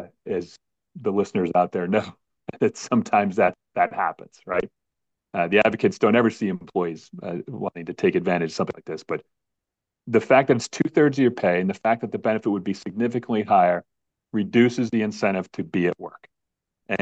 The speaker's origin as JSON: {"language": "English", "region": "New York", "country": "United States", "said": "You know, again, I come from Western New York."}